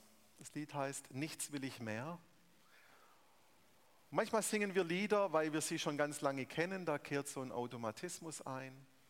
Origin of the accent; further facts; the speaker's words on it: Germany; Also ich bin Deutscher.